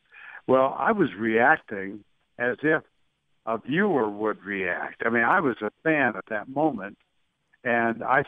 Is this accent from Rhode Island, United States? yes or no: no; Austin, Texas, United States; I'm in Austin right now, which is my hometown.